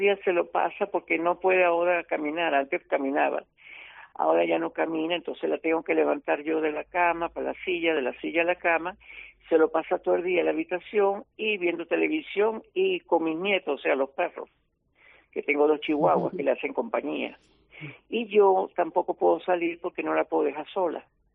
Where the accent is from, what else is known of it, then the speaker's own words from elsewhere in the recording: Venezuela; now in Spain; Yo en mi país, dependiendo del volumen de la cartera, venezolano.